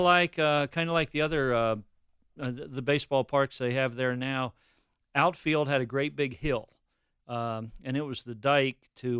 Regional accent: Williamsport, Pennsylvania, United States; Williamsport, Pennsylvania, my hometown. My folks lived there until they died just a couple of years ago.

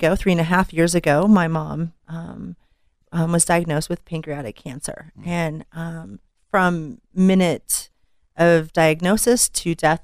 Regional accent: Denver, Colorado, United States; I grew up in Denver. I'm a native. I'm a Colorado native. Family roots here. Both of my parents were natives.

